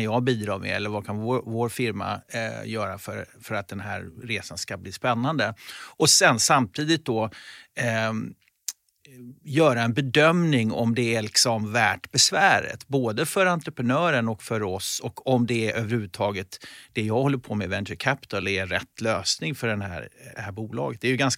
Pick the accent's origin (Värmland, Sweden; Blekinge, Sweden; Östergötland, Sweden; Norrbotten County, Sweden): Östergötland, Sweden; Norrköping; also born or lived in Gothenburg / Mälaröarna; Jag född i Göteborg, flyttade som 7-åring till Mälaröarna och sen därifrån som 12-åring till Norrköping. Och sen så hade jag hela min så att säga, ungdomstid kan man säga i Norrköping.